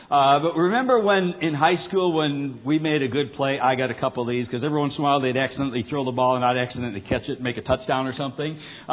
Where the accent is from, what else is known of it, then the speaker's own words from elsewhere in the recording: United States; I didn't choose the country I was born in. I'm grateful I'm an American.